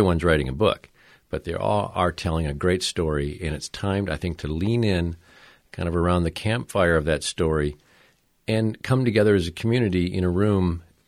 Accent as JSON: {"language": "English", "town": "Traverse City", "region": "Michigan", "country": "United States", "tie": "born or raised there", "said": "When I was a young student growing up in Traverse City"}